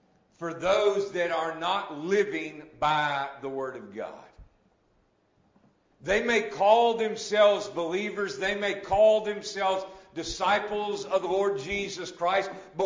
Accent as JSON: {"language": "English", "region": "Southern United States", "country": "United States", "tie": "born or raised there", "said": "Growing up in the Bible Belt has its advantages. I mean, obviously, you know, we understand Southern phrases like, I've got an ox in the ditch. We grew up in the South."}